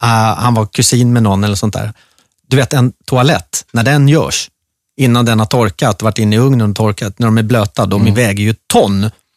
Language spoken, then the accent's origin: Swedish; Gustavsberg, Stockholm County, Sweden; Inte där jag växte upp i skärgården. Jag gick i skola inne i ett litet brukssamhälle som heter Gustavsberg.